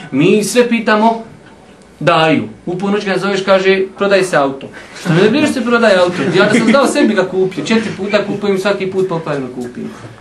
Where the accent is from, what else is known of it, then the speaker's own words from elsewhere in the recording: Bosnia & Herzegovina; ja sam Bošnjak, volim Bošnjake i neću da se falim o tome gdje sam ja bio sa 15 godina kada se ovdje pucalo